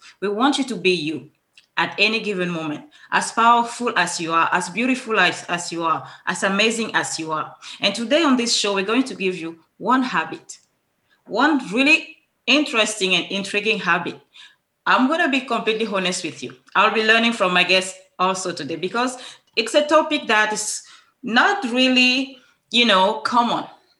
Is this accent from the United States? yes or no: no; Cameroon; And from Africa, where I come from, I'm from Cameroon originally